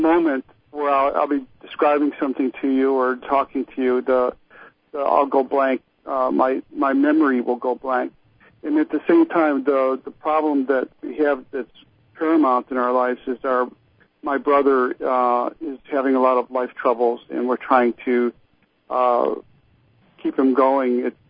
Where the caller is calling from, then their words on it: Tallahassee, Florida, United States; Tallahassee.